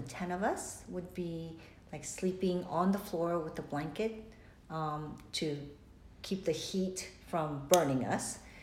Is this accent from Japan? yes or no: no; South Korea; English is a second language; now in United States; even though I was very poor growing up in Korea, I was fairly smart and streetwise, and so I was one of the popular girls, I would say, in Korea. Then I came to the States, I couldn't communicate